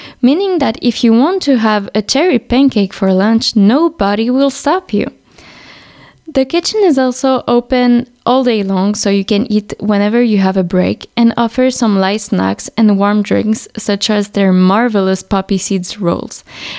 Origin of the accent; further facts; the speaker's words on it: France; English is a second language; I followed some math class, which made me realize that French people were really bad at it. ESS, something we don't have in France